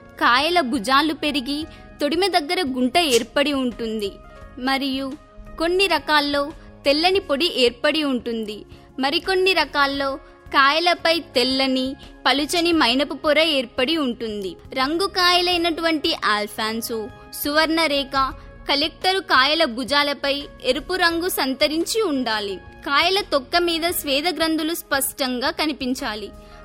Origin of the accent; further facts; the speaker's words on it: Nagaram, Telangana, India; మాది వరంగల్ జిల్లా పరకాల మండలం నాగారం గ్రామం.